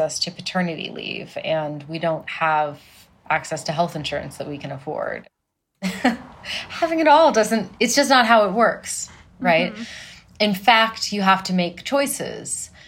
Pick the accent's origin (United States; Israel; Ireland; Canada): United States; Washington; So I was born outside Seattle before Seattle got big. So when I was a young kid, I was able to just kind of run around outside a lot